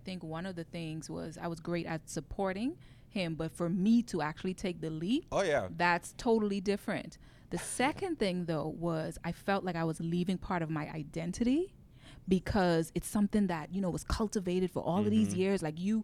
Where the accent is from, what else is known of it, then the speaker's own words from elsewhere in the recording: Bahamas; now in United States; growing up in the Bahamas, I was just taught really education, get a good job